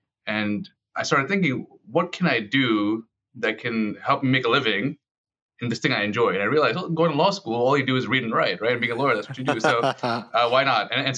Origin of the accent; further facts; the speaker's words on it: Long Island, New York, United States; Honestly, so I grew up on Long Island from an immigrant Muslim community, and there really wasn't any lawyers growing up.